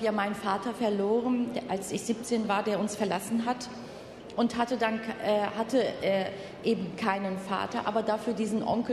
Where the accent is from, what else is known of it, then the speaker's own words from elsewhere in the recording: Turkey; moved away; Ich bin in beiden Ländern zu Hause, das heißt in der Türkei, wo ich geboren bin und wo meine Kindheit halt auch liegt